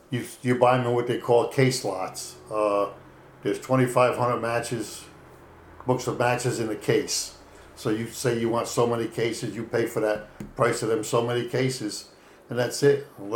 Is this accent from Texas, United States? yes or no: no; Hudson, New York, United States; Yeah, I grew up in Hudson all the while. I lived there all my life until I got married and I moved out into Greenport.